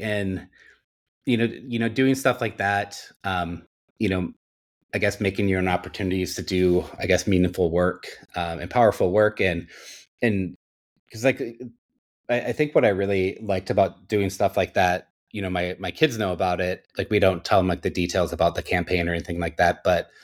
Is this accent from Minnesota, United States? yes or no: yes; Minnesota, United States; You know, growing up in Minnesota, we had like fire drills.